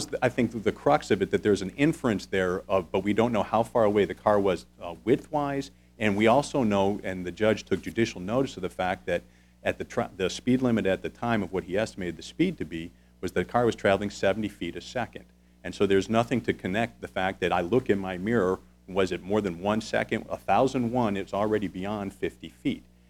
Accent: Virginia, United States; I'm from Loudoun County, Virginia, and I represent Carly Ahlstrom in the matter before you today.

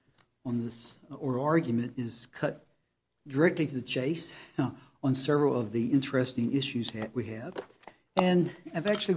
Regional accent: Greensboro, North Carolina, United States; I'm an attorney from Greensboro, North Carolina

